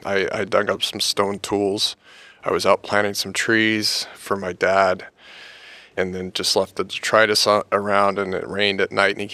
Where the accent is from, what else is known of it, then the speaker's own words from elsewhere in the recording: Wasilla, Alaska, United States; when I was growing up in Wasilla, we'd sometimes go down to a place called Thielen's, which was this little store that sat on the corner in Wasilla, and there used to only be one stoplight hanging from the middle of the road.